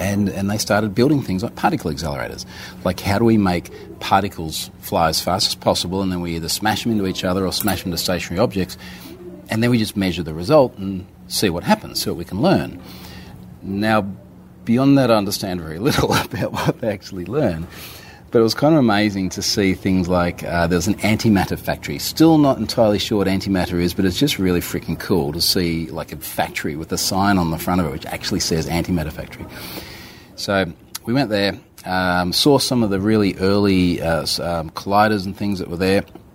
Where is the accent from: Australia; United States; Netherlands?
Australia; Which for me as an Australian is really amazing because we don't border anything and not even close to anything.